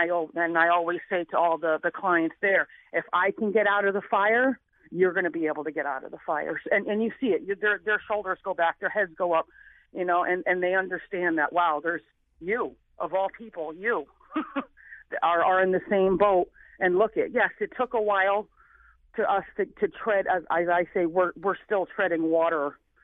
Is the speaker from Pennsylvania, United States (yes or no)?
no; New Haven, Connecticut, United States; I came from New Haven, Connecticut, with, you know, a single mother trying to make it, in a time in the late 70s, early 80s.